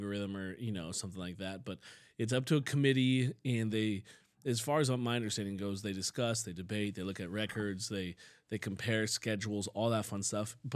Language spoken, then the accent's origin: English; Seattle, Washington, United States; From the Seattle area, and the team I've been rooting for my whole life is the University of Washington Huskies.